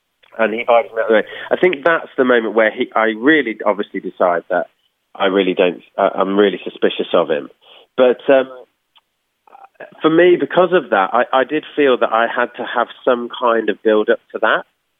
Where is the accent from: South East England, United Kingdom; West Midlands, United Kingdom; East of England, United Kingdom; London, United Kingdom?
West Midlands, United Kingdom; Birmingham; So I'm from Birmingham originally.